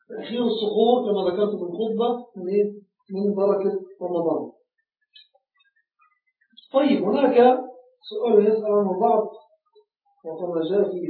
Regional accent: Egypt; عندنا في مصر ما يسمى ندفع الإمساك

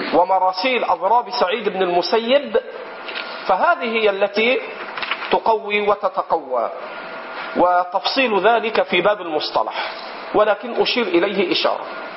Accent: Egypt

